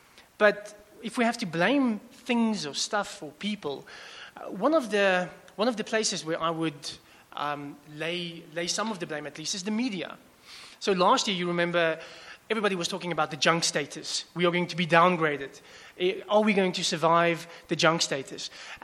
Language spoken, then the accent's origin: English; Newcastle, KwaZulu-Natal, South Africa; first language Afrikaans; English is a second language; as an Afrikaans kid growing up in Newcastle, in KwaZulu-Natal, in the early 90s